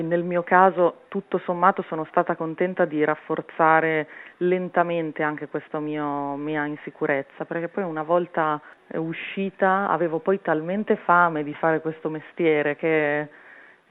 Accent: Emilia-Romagna, Italy; born there; sono nata in Emilia Romagna, quindi ci sono molti, in Romagna in particolare, con molto turismo, quindi ero abituata a stare con le persone

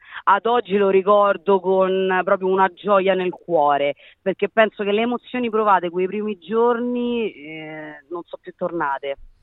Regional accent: Rome, Lazio, Italy; siamo italiani, rimane dentro di noi, veniamo da Roma.

